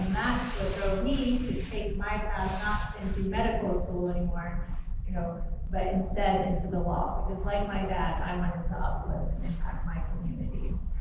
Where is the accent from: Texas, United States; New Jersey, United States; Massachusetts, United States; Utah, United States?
Utah, United States; Montezuma Creek; also born or lived in Tuba City; I was born on the Navajo Reservation on the Utah portion in Montezuma Creek, and had my younger years on the res. We lived in Tuba City, we lived in Rindo Rock because my father, who's Dene, my mom, Shana, is Delagana, so European descent on my mother's side.